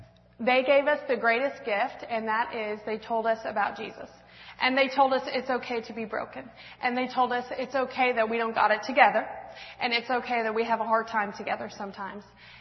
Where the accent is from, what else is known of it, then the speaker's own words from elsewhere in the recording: Washington, United States; So I am West Coast. I grew up in Washington State.